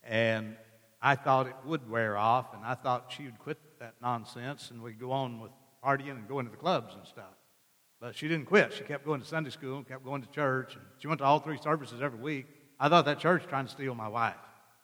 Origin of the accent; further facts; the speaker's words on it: Arkansas, United States; born there; She was born on the West Coast. I was born in Arkansas.